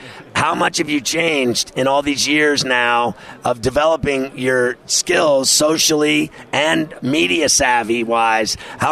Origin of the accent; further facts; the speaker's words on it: New York City, New York, United States; How did you like fighting in my hometown in New York City?